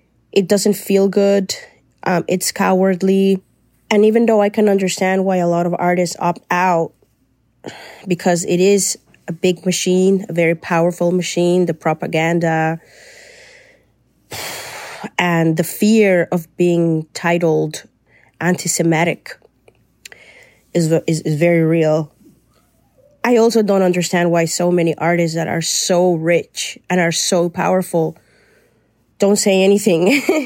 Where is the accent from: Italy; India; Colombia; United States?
Colombia; now in Canada; because I'm Colombian, but I live in Canada and I know what it is to be a settler by a citizenship. So as Canadian